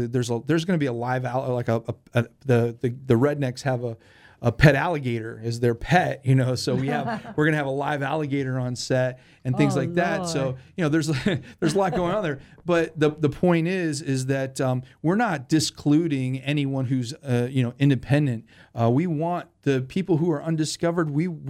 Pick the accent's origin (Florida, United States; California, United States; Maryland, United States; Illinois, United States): Illinois, United States; Mooseheart; also born or lived in Chicago; I grew up in Chicago. Well, I grew up at a city called Mooseheart in Illinois, which is funded by the Loyal Order of Moose.